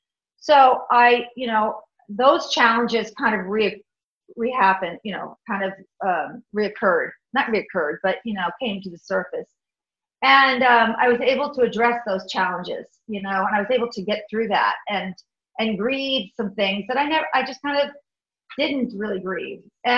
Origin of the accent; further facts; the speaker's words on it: Ireland; that I'm Irish, what can I say?